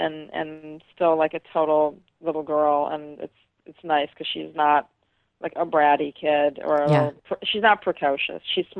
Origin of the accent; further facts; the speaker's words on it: Flint, Michigan, United States; I am from Flint, Michigan.